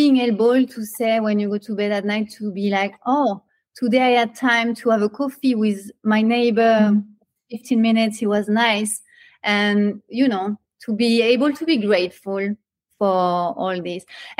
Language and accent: English; France; accent: French; English is a second language; Right now, you are practicing mindfulness because you are trying to really understand my French accent.